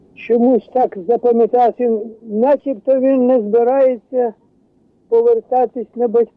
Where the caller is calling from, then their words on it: Dnipro, Dnipropetrovsk Oblast, Ukraine; Із Дніпра.